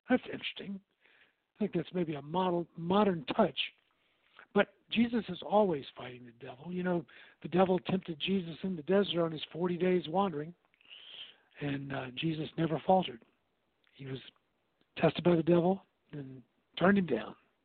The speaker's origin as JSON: {"language": "English", "region": "Virginia", "country": "United States", "tie": "born or raised there", "said": "It was a beautiful Presbyterian church in my hometown of Virginia."}